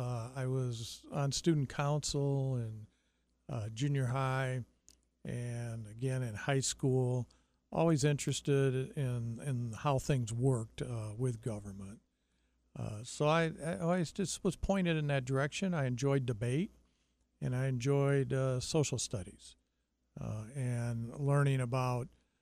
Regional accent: St. Joseph, Michigan, United States; also born or lived in Benton Harbor; I'm from right here in St. Joseph, Michigan, and I was born here in 1949 in Benton Harbor. Grew up in St. Joe.

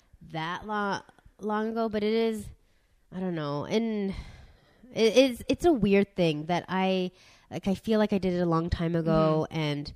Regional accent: Burnaby, British Columbia, Canada; And I grew up mostly in Burnaby. Okay, and a lot of my friends were like me. They were like Asian Canadian kids.

